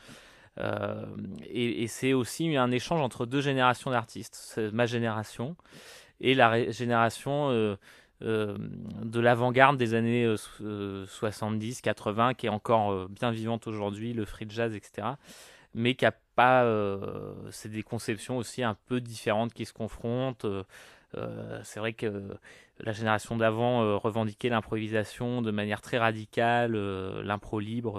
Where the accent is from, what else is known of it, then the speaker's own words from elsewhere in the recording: Paris, Île-de-France, France; moi j'ai grandi à la Goutte d'Or, je vis à la Goutte d'Or